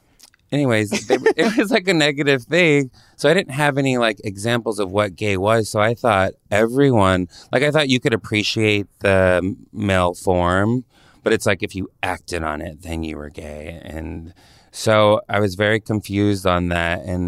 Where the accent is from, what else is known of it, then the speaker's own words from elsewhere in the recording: Visalia, California, United States; also born or lived in San Francisco Bay Area; I'm from Visalia, California. Well, originally from San Francisco and Oakland Bay Area. And then like around 12, 13, we moved to Central California, which was a big culture shock